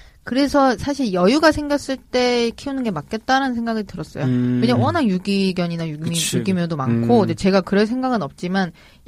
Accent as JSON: {"language": "Korean", "region": "Seoul", "country": "South Korea", "tie": "born or raised there", "said": "원래 서울이에요."}